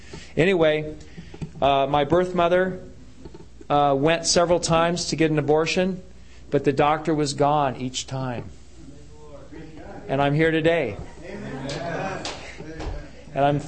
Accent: Seattle, Washington, United States; born there; Well, I was born in Seattle, Washington, to an unwed mother. She had an affair with a Turkish sailor who was in Seattle for 6 months.

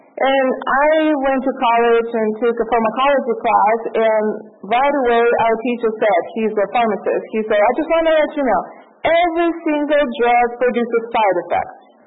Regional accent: Russia; I'm from Russia, and we enjoy raspberries and strawberries pest-free because nothing survives over there, and pests don't survive.

